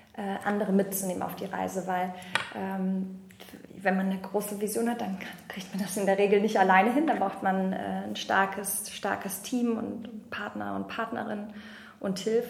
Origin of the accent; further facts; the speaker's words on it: North Rhine-Westphalia, Germany; ich komme aus der Nähe von Köln.